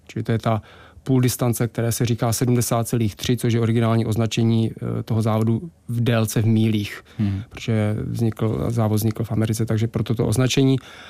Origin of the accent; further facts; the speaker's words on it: Hradec Králové, Hradec Králové Region, Czechia; já jako přivandrovalý Hradečák